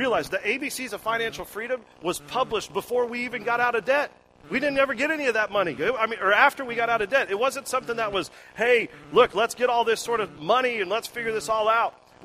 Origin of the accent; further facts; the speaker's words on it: Florida, United States; where I grew up in Florida, there's a lot of orange trees.